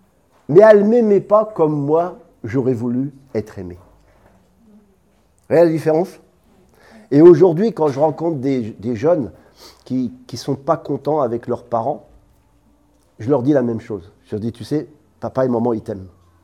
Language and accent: French; Normandy, France; Oui, parce que chez nous, je suis bien de Normandie, on fait le calva.